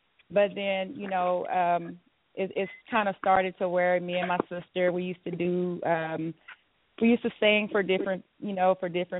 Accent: Dallas, Texas, United States; Yes, ma'am. I'm from Dallas, Texas.

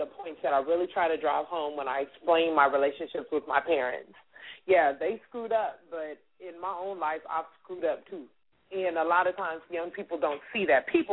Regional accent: Wichita, Kansas, United States; I definitely not only wanted people to imagine what my life was like growing up in Wichita, Kansas

